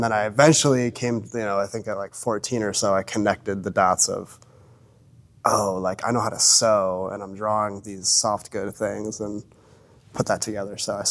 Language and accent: English; Lakewood, United States; Well, I'm born and raised, and I'm from Lakewood, and I still live in Lakewood.